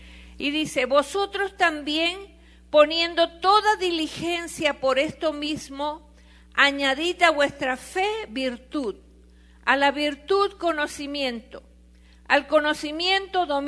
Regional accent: Tijuana, Baja California, Mexico; nosotros nos fuimos felices de la vida las que vinimos de allá de Tijuana y les traemos un saludo de allá de la frontera de Tijuana.

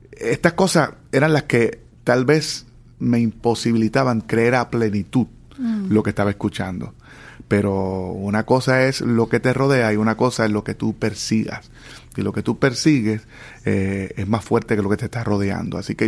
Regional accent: Puerto Rico; born there; Hace casi 50 años ya nací en Puerto Rico. Uh-huh. Nací en Puerto Rico, en un barrio humilde.

